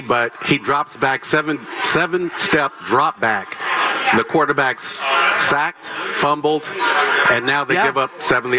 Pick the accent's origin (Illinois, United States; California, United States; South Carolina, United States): California, United States; Hercules; Hercules.